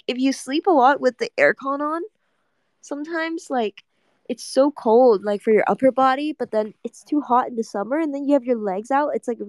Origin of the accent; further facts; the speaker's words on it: Canada; I'm Canadian, so my excuse is that we're built different.